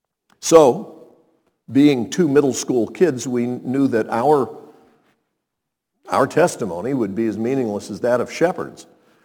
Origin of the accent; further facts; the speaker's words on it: Montreat, North Carolina, United States; I was growing up in Montreat, North Carolina, a lovely little town near Asheville.